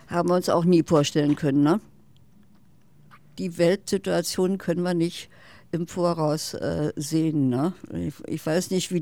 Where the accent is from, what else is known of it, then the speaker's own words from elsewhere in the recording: West Germany, Germany; now in Berlin, Germany; Ich wohne direkt in Berlin, ja. Nein, ich bin eine Wessi-Frau. West, ne.